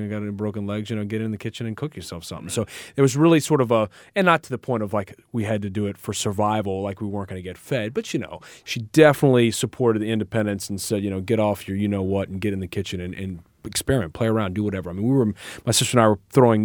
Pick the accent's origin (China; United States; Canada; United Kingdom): United States; New Orleans, Louisiana; I grew up in New Orleans with a company called Hubig's Pies, which is still around today